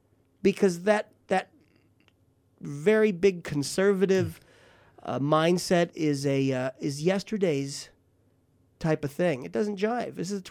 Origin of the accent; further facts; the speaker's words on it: Portland, Oregon, United States; now in Charlotte, United States; It's like when I first moved to Charlotte. I'm from Portland, Oregon. It's very progressive. I didn't know any different.